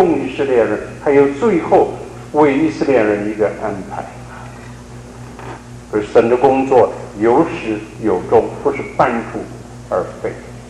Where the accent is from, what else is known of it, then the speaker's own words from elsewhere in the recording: China; 当然 American aggressiveness 和我们中国人的这个文化的背景，我们的 cultural background 有点不同。